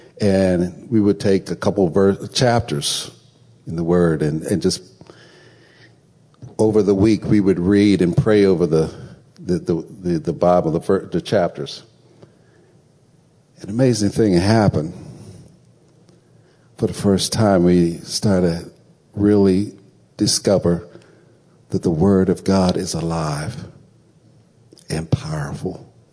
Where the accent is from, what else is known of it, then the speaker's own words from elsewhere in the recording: Pennsylvania, United States; And I'm from Pennsylvania and grew up in a small town.